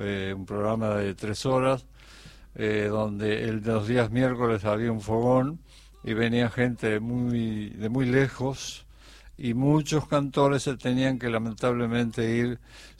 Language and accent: Spanish; Alsina, Buenos Aires Province, Argentina; Bueno, yo soy nacido en Alsina, partido de Baradero, y criado a los chacareros en el paraje La Paloma